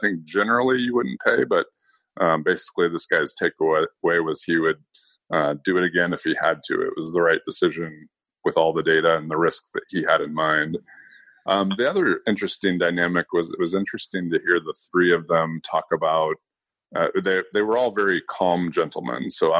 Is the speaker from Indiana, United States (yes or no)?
yes; Indianapolis, Indiana, United States; So Indianapolis is my hometown and where I'm based out of.